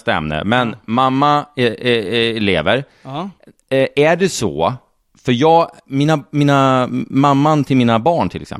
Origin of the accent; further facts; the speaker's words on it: Norrtälje, Stockholm County, Sweden; Men jag kommer ifrån Norrtälje.